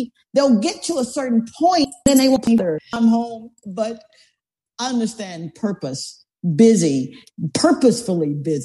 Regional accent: Columbus, Mississippi, United States; I had an opportunity to go home. I went to Columbus. I'm from Columbus, Mississippi. So I went home

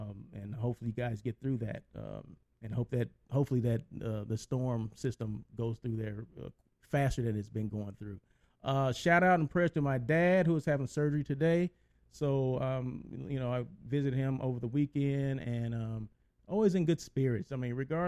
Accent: Blythe, California, United States; Even though I come from Blythe, California, and it's hotter than you know what there, I don't like 90 degree weather.

